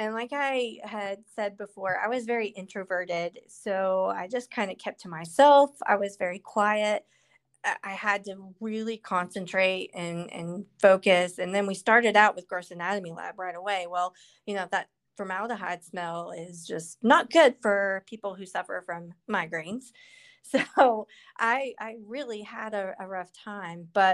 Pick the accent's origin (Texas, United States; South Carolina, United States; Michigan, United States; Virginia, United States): Virginia, United States; also born or lived in Minnesota; I mean, I'm from Virginia. We moved back from Minnesota to Virginia, where my parents are originally from, when I was in my ninth grade year.